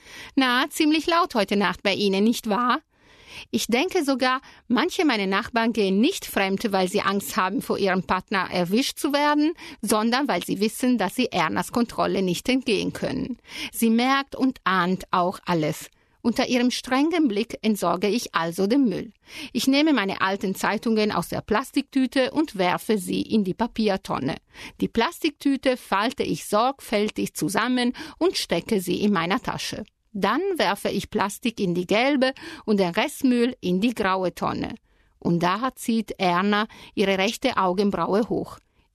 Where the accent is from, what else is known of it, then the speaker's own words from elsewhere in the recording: Milan, Lombardy, Italy; wieso, ich komme aus Mailand, das Aushängeschild der Mülltrennung in Italien